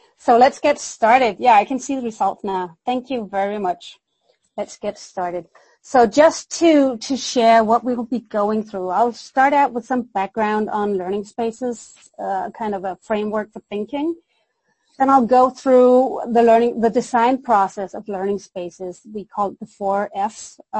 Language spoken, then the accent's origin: English; Denmark; English is a second language; strange little accent and maybe some like language that's a bit off every now and then. I try to do my best. I am from Denmark, so that's the reason why